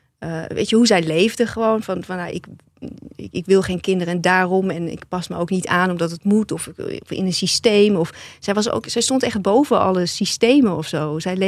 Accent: Zeeland, Netherlands; Ik kom uit Zeeland

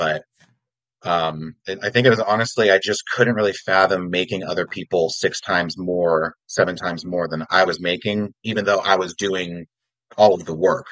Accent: Florida, United States; also born or lived in Canada / California; So I'm actually Canadian originally. I grew up in Florida and pretty much all around a little bit. Last place I was California about 7 years ago. And then I moved back to Florida

